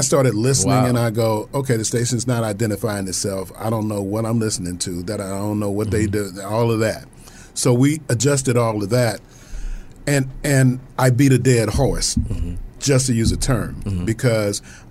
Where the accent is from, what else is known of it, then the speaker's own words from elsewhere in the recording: Midwest, United States; now in South, United States; I come from the Midwest, where it's a little bit more progressive.